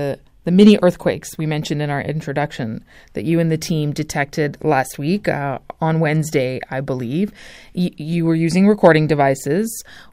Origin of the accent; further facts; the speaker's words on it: Vancouver, British Columbia, Canada; You know, I grew up in Vancouver, and of course there were earthquake drills and discussions about the big one always.